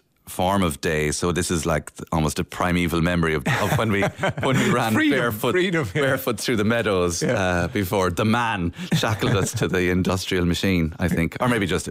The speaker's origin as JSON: {"language": "English", "town": "Cork", "region": "Munster", "country": "Ireland", "tie": "born there", "said": "I think I was born in St Finbarr's Hospital in Cork."}